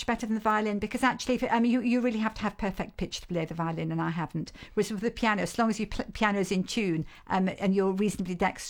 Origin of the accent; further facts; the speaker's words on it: England, United Kingdom; growing up in England, I think the English landscape is a very big influence on all of my writing